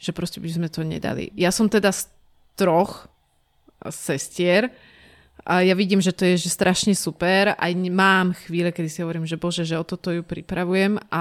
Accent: eastern Slovakia, Slovakia; my sme obaja z východu

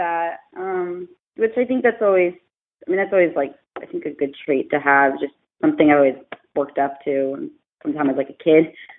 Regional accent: Walnut, California, United States; I grew up in Inland Empire, which is like 20, 30 miles out from Los Angeles County. I grew up in a little city called Walnut, California

